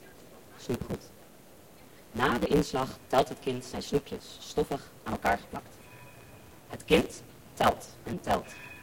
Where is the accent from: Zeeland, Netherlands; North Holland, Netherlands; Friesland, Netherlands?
North Holland, Netherlands; Amsterdam; born or raised there